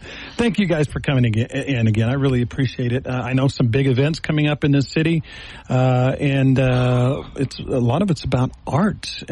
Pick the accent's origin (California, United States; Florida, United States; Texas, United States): Texas, United States; There are some big cities. I'm from Texas. Houston has what they call the Spaghetti Bowl.